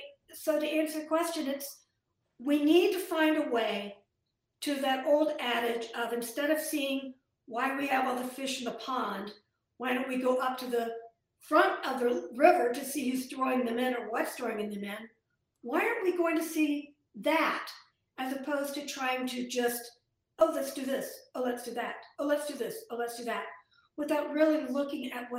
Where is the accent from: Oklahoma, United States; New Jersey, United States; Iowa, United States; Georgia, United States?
Iowa, United States; I wish I was. I'm from Iowa. Actually, my PhD is from the University of Iowa, and I went to school there.